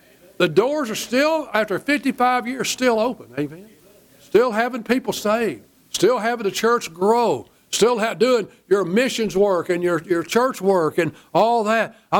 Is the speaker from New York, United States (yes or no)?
no; Cleburne, Texas, United States; One time when I was as a kid growing up in Cleburne, Old Calvary Baptist